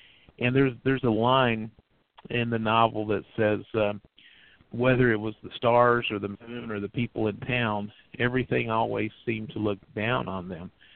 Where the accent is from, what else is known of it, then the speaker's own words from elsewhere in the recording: Virginia, United States; You know, I was raised in Southwest Virginia, just a little corner of the state that was kind of tucked between Eastern Kentucky and West Virginia. Came from a long line of coal miners, grew up in a holler in an old model house trailer